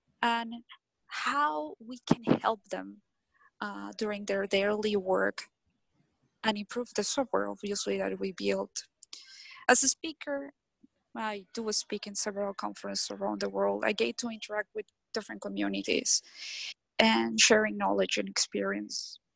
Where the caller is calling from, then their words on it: Switzerland; I'm calling from Switzerland.